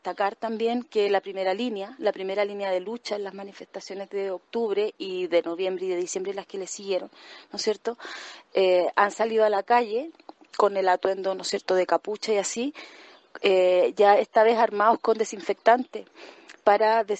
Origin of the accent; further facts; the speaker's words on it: Chile; now in Spain; soy chilena, vivo en España hace un poco menos de 2 años